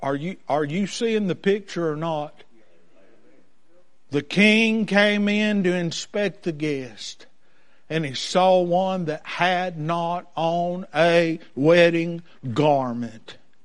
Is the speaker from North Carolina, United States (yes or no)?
yes; Wilkes County, North Carolina, United States; See, I'm from Wilkes County, North Carolina.